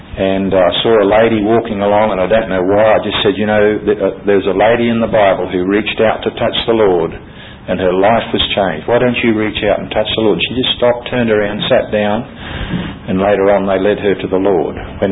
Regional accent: Australia; I'm from Australia. I've come a long way.

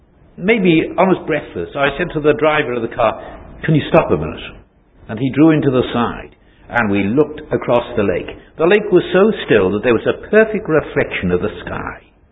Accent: Wales, United Kingdom; I want as a Welshman to pronounce it Gorokan

